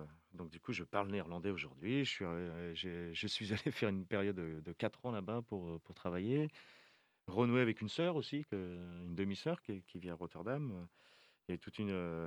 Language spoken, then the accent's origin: French; France; born there; je suis né en France, en fait, et puis ma mère a beaucoup voyagé, voilà, j'ai passé quasiment 10 ans sur les routes, quoi.